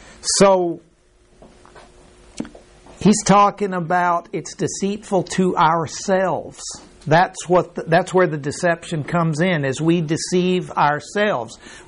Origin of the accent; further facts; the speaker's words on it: Mexico; I remember I grew up in Mexico, and down there, manners or behavior really counted for a lot.